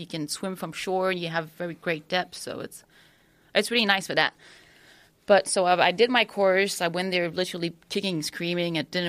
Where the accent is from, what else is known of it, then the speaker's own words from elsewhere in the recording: Montreal, Quebec, Canada; first language French; English is a second language; I'm from Montreal, so French is my first language or something.